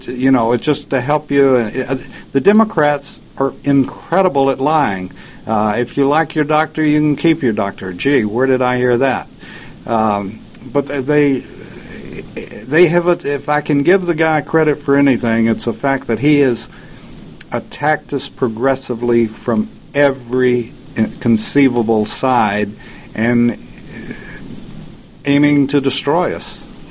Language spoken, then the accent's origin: English; Lubbock, Texas, United States; she does it from my hometown, as a matter of fact, Lubbock, Texas.